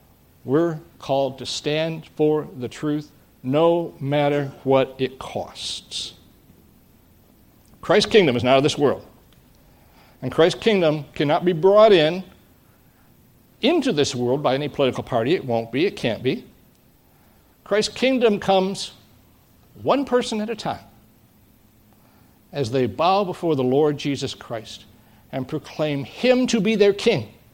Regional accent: United States; No, I'm American. I love my country.

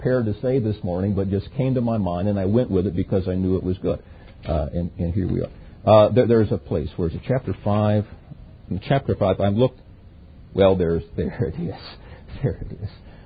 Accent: United States; Now, I'm an American, and I love the form of government that we have.

